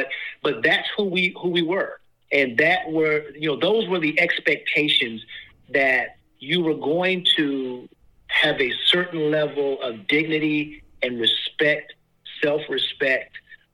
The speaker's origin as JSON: {"language": "English", "town": "Washington", "region": "District of Columbia", "country": "United States", "said": "Listen, I am from Southeast D.C."}